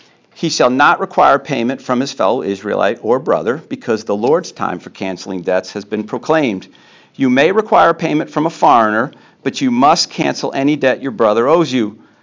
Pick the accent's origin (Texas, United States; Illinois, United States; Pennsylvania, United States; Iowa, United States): Pennsylvania, United States; Philadelphia; born there; I was born in Philadelphia, and the Liberty Bell is still there today.